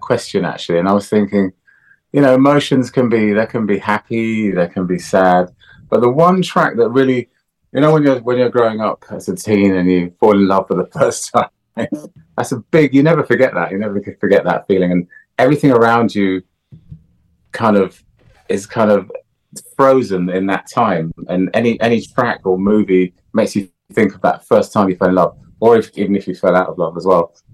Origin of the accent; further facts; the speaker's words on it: Jamaica; But, you know, I was living, you know, growing up in Jamaica, the resources are a little bit scarce